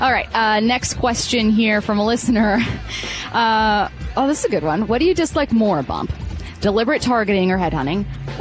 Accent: SeaTac, Washington, United States; So I'm from SeaTac, Washington, and there was one there that isn't there anymore.

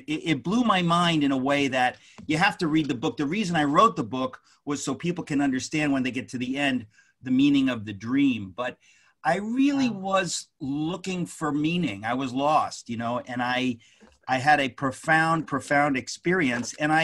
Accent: Queens, New York, United States; born there; And I was born here in New York. It was in Queens, where our president Trump was born, right in Queens.

